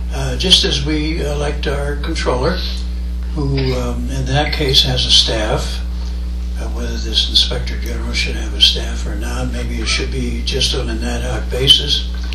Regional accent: Bethlehem, Pennsylvania, United States; also born or lived in Washington, D.C.; As most of you know, I grew up in Bethlehem, lived for almost 40 years in Washington, D.C., and came back about this now 16 years ago.

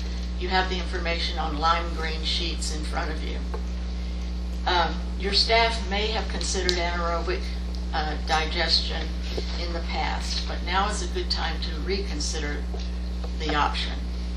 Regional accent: Lehighton, Pennsylvania, United States; I'm from Lehighton, Pennsylvania.

